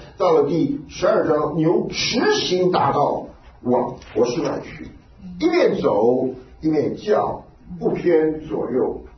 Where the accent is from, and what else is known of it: Taiwan